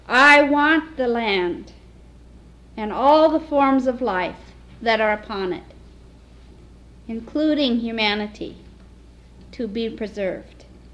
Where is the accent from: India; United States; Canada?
India; As an Indian woman, as a Lutheran woman, as a non-Indian woman